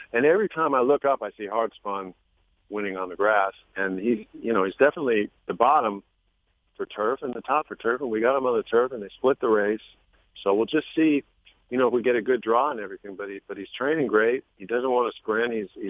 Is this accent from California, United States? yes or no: yes; San Diego, California, United States; because I grew up in San Diego, so I get to stay with mom and dad there